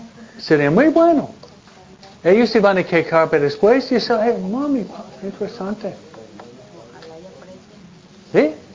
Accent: New England, United States; now in California, United States; De donde vengo yo en octubre, noviembre, no existe en California aquí, pero hay follaje donde una hoja en el árbol, cinco colores. No hay mentiras. En Nueva Inglaterra, no.

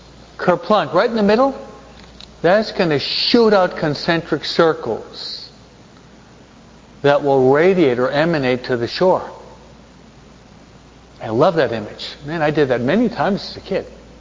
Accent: New York, United States; Being a New Yorker, being brought up and raised in New York on the East Coast, I'm speaking like a New Yorker now

